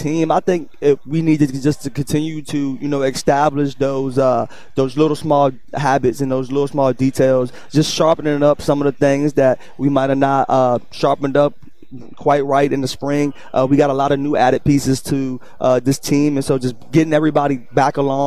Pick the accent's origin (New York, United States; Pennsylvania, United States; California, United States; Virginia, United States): Virginia, United States; King William County; so I grew up in Richmond, Virginia, actually in a small town called King William County. Small country boy, not many opportunities.